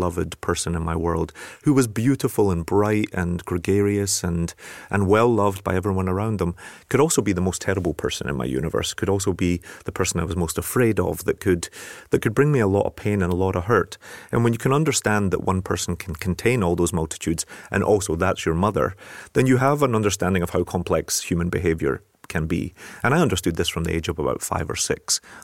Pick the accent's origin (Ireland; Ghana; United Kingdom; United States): United Kingdom; Scotland; My family still live on the streets that I write about. So it's still my hometown. It's still where I connect emotionally.